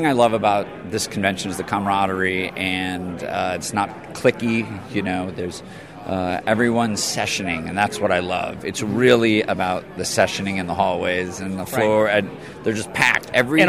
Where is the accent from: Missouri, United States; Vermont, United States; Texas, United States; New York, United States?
Missouri, United States; St. Louis; St. Louis, Missouri. Yeah, we're both from St. Louis.